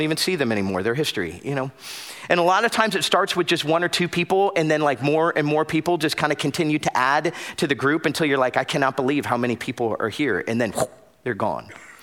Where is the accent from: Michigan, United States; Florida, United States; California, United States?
Florida, United States; I grew up in South Florida and I loved surfing.